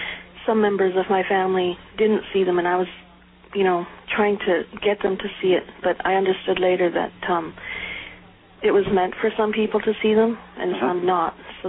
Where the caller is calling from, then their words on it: Vancouver, British Columbia, Canada; I'm calling from Vancouver, Canada.